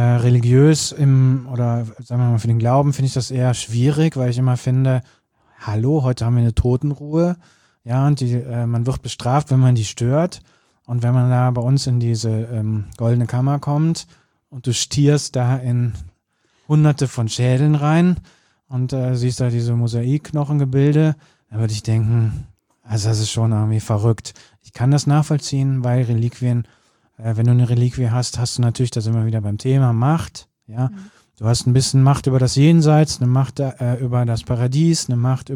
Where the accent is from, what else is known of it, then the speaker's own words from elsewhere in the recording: Cologne, North Rhine-Westphalia, Germany; also das muss man als Kölner auch mal sagen